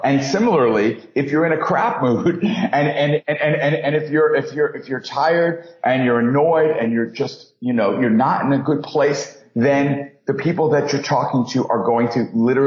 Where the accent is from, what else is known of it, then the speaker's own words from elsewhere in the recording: New York, United States; and I'm a New Yorker, so I know lots of very jaded, cynical people, right?